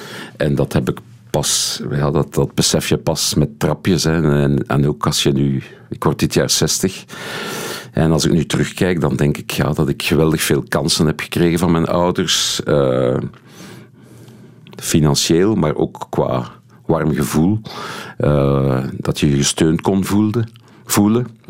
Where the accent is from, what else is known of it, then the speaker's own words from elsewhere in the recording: Steenokkerzeel, Flemish Brabant, Belgium; also born or lived in Haren; Ja, ik ben opgegroeid in Steenokkerzeel. Nu, tot mijn 7e woonde ik in de gemeente Haren, wat gezien mijn coiffure wel grappig is. En dan zijn we naar Steenokkerzeel verhuisd, dus dat is ook een beetje verder aan de buitenkant van Brussel.